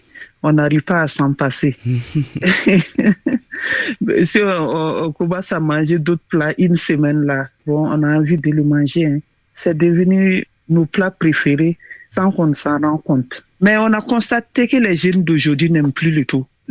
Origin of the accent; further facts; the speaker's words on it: Burkina Faso; Je peux dire que je suis burkinabé béninois parce que mon mari est béninois.